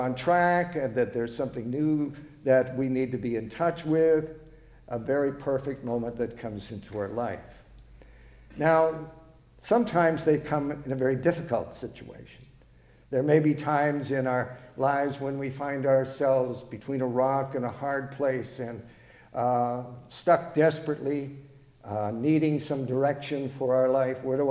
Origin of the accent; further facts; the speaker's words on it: Canada; When growing up in Canada, they played … down the street.